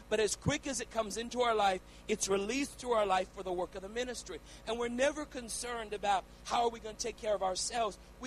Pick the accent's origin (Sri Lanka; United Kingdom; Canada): Canada; moved away as an adult; now in United States; we're Canadian citizens. Although I've been a missionary in America since the age of 19, we are Canadian citizens.